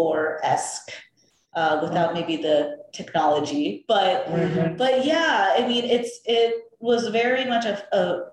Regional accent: New York City, New York, United States; so I grew up in New York City, and I mentioned, you know, that I went to an all-girls Catholic high school

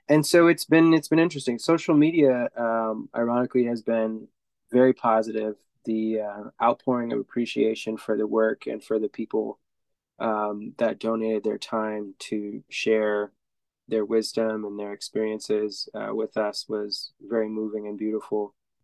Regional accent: United States; obviously I exercise it myself as an American

